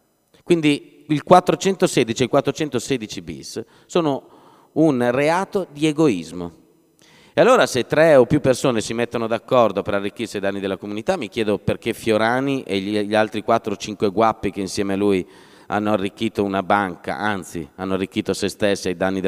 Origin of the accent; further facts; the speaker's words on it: Lodi, Lombardy, Italy; Io vengo da Lodi, non so se conoscete Lodi.